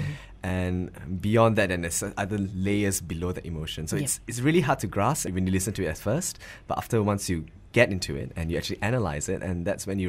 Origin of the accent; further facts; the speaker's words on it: Penang, Malaysia; now in Kuala Lumpur, Malaysia; I only came down to KL about around 2011. I'm from Penang.